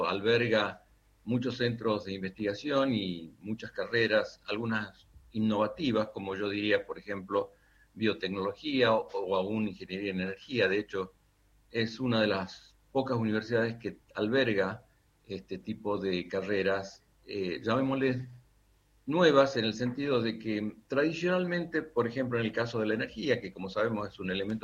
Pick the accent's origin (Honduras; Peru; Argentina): Argentina; Salta; moved away; Yo soy oriundo de Salta, pero me vine de aquella ciudad, salí de Salta hace más de 50 años. Así que ahora tengo una mezcla de acentos probablemente originales mezclados con varios adicionales que se fueron agregando.